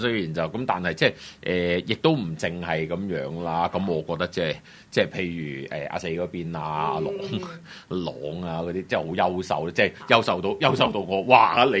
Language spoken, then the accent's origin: Cantonese; Hong Kong; 希望令到我哋香港人係睇得開心